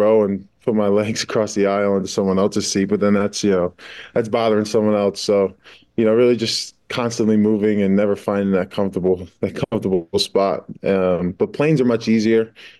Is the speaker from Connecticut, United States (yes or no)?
yes; Connecticut, United States; I grew up in Connecticut.